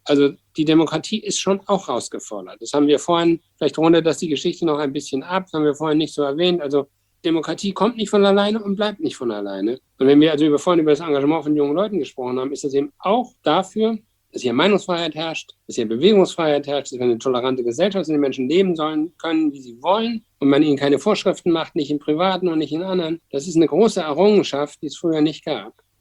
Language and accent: German; Rhineland-Palatinate, Germany; born there; Ich bin ja gebürtiger Pfälzer